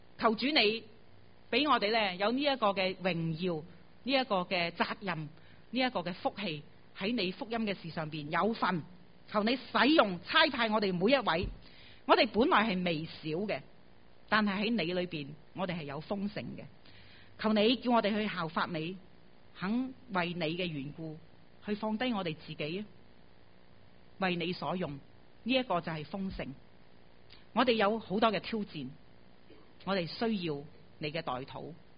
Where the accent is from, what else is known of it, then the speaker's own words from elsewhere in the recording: Hong Kong; 我们在香港生于斯，长于斯。